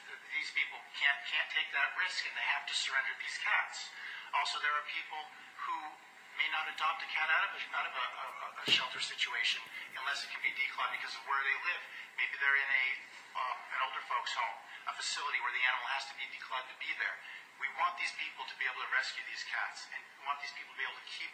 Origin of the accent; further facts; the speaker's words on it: Middletown, New Jersey, United States; I'm from Middletown, New Jersey.